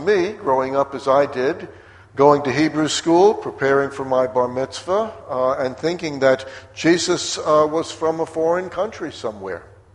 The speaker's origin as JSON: {"language": "English", "town": "New York City", "region": "New York", "country": "United States", "tie": "born there", "said": "I was born in the Holy Land, New York City."}